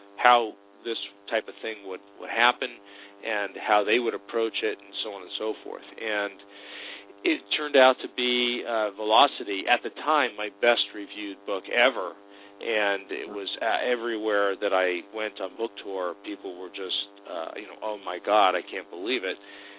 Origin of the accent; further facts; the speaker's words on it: East Coast, United States; now in West Coast, United States; From the East Coast, and you know